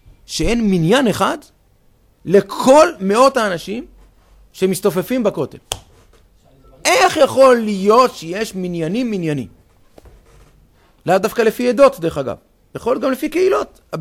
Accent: Holon, Tel Aviv District, Israel; אני גדלתי בחולון, גוש דן, מערב הארץ

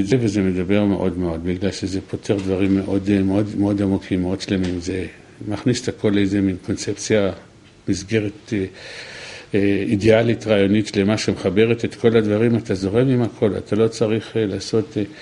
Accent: Netanya, Central District, Israel; גדלתי בנתניה

